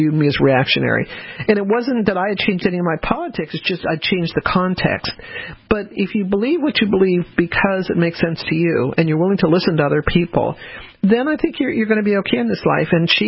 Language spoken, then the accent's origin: English; the South, United States; as many of you know, I'm a Southerner.